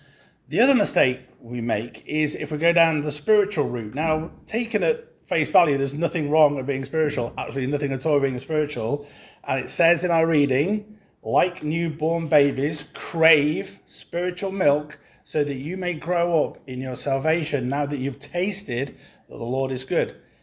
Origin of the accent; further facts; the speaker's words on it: Coventry, West Midlands, United Kingdom; I started going to this Pentecostal church in Coventry. I was born and raised in Coventry